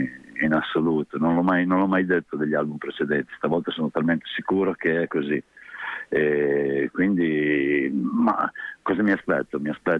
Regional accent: Emilia-Romagna, Italy; born there; also born or lived in Paris, France; io sono nato in Romagna, quindi fuori dall'Emilia.

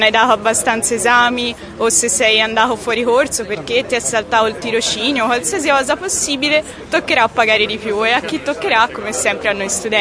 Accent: Florence, Tuscany, Italy; No, io sono di Firenze.

